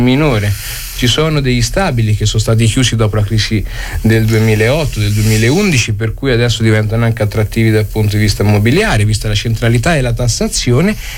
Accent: Fossato di Vico, Umbria, Italy; io vengo da Fossato di Vico, provincia di Perugia.

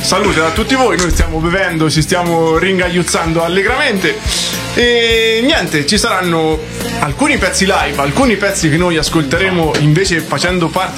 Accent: Casa Castalda, Umbria, Italy; io sono di Casa Castaldo, un paesino di 700 anime.

